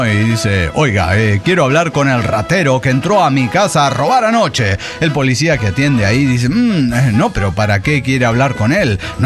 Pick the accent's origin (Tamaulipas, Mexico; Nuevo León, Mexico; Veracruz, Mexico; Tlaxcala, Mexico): Veracruz, Mexico; de Veracruz.